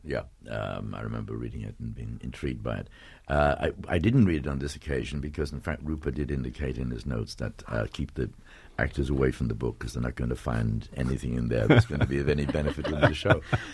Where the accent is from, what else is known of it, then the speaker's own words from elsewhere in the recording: Ireland; I grew up in Ireland